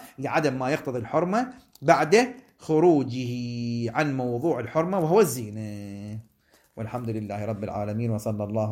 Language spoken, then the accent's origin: Arabic; Iraq; بلدنا العراق